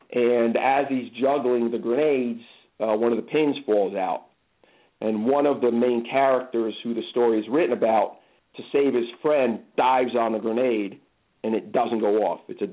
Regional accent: New York, United States; also born or lived in New Jersey; This is, I grew up in New York, Northern Jersey, so all of these areas and times are very familiar to me.

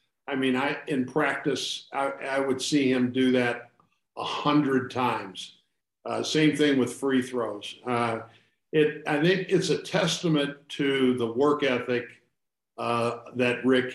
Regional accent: St. Louis, Missouri, United States; I was from St. Louis, Missouri

